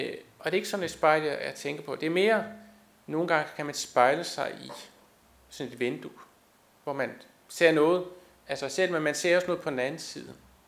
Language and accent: Danish; Østermarie, Capital Region of Denmark, Denmark; jeg voksede op i Østermarie